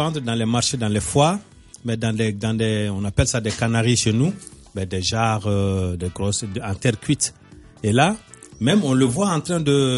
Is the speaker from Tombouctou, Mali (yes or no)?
no; Mopti, Mali; Donc c'est avec ça qu'on fait du vin chez nous, au Mali, surtout au pays d'Ogon.